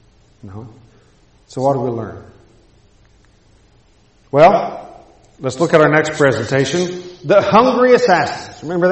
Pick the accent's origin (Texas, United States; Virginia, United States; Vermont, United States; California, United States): Texas, United States; I grew up in Texas, and I learned all about what it means to go take another man's horse